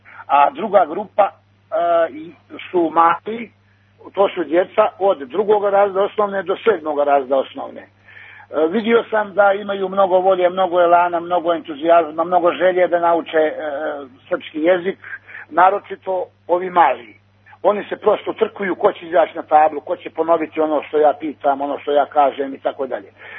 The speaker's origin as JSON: {"language": "Serbian", "country": "Montenegro", "said": "djed je bio Srbin, otac Srbin, pa ne treba dokazivati valjda da sam ja Srbin. Naravno, ja sam Crnogorac, zato što sam iz Crne Gore"}